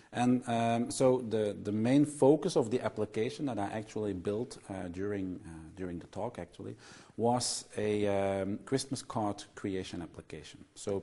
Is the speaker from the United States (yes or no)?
no; Belgium; I'm here from Belgium, so it's a home match for me. I'm a regional director for Microsoft here in Belgium